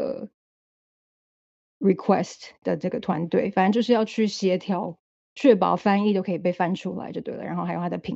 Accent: Taipei, Taiwan; moved away as an adult; now in London, United Kingdom; 我是在台北出生长大的，然后我2015年来伦敦读硕士，读了一年，然后那时候很幸运，就是我隔年就抽中打工旅游签，所以我后来就一直留下来工作，一直到现在，现在已经超过七年了

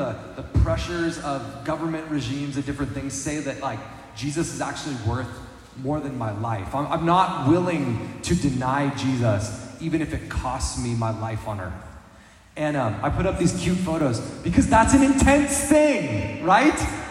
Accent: Wyoming, United States; myself, growing up in a small town in Wyoming

